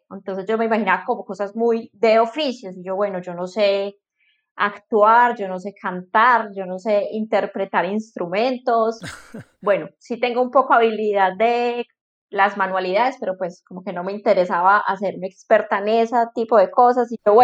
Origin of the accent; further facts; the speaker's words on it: Medellín, Antioquia, Colombia; now in Cartagena, Colombia; Soy de Medellín y actualmente vivo en Cartagena.